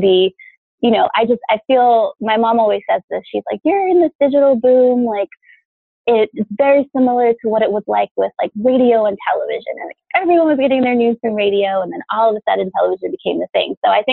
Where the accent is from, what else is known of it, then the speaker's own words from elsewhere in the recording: New York, United States; Like, I grew up on Long Island, you know, I grew up with a pretty wealthy background.